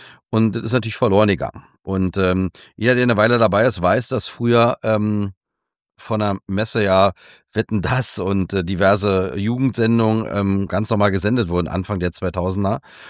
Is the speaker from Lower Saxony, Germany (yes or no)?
no; Berlin, Germany; fällt mir sicherlich einfacher, den Kontakt zu finden als Berliner.